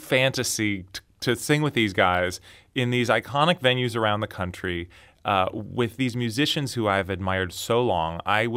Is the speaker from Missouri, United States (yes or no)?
no; Portland, Oregon, United States; So there's a band from my hometown of Portland, Oregon. They're called